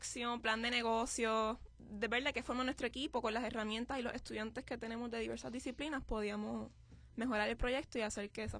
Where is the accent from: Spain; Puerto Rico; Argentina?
Puerto Rico; Porque uno se despide de la isla, pero uno dice que, o sea, uno se lleva el mejor recuerdo y la fuerza de que, o sea, si vamos a representar a Puerto Rico